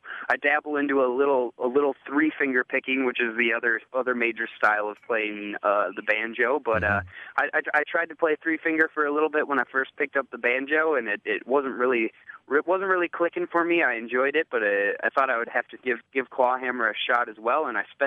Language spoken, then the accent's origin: English; Wisconsin, United States; especially in my hometown stretch there between St. Croix Falls and down to Osceola